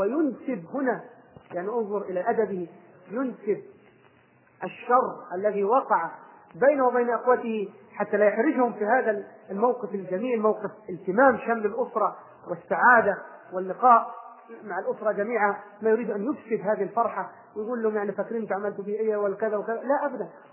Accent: Egypt; كثير من الناس تلقاه مثلا عندنا في مصر ما شاء الله راح طلع دول الخليج

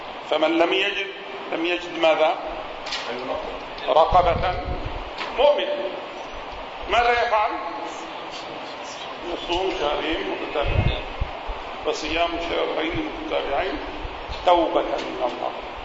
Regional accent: Palestine; هذا كان عندنا في فلسطين أيضا، كان يخرج الناس من القرية

